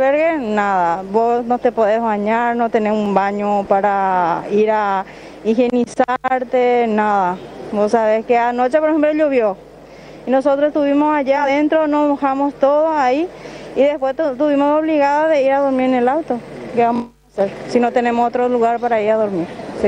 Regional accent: Itapúa, Paraguay; De Itapúa.

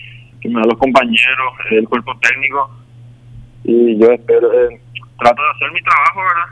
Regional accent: Itá, Central, Paraguay; Yo soy de la ciudad de Itá.

